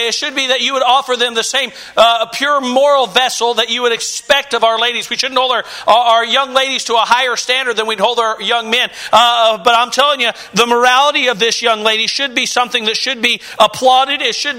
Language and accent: English; Harper, Kansas, United States; I'll say, well, I'm from Harper, Kansas. They go, where? Well, you go to Wichita.